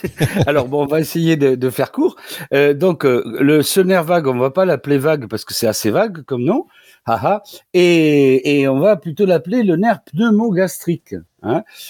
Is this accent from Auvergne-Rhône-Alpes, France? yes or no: no; Toulouse, Occitanie, France; accent: Toulouse